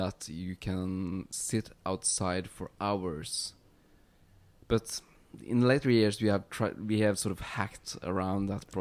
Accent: Norway; English is a second language; And this hasn't so much to do with that we are from Norway, I guess

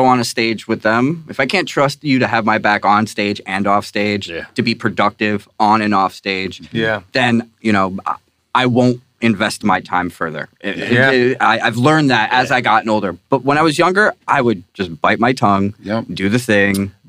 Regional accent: New Jersey, United States; For me, it's growing up in New Jersey, the Jersey scene is so strong

